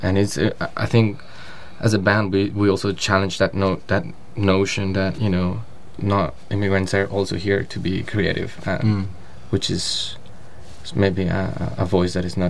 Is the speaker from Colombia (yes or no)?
yes; Bogotá, Colombia; English is a second language; now in New York, United States; I grew up in Bogota, in a city, and I'm from Colombia